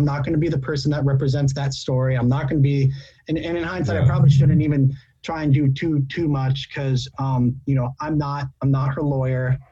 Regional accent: Ogden, Illinois, United States; I'm from Ogden

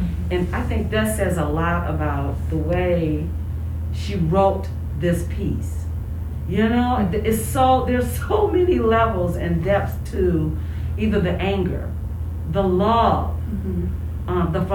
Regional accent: Mississippi, United States; moved away; I was a country girl because I grew up in Mississippi, but my family moved north.

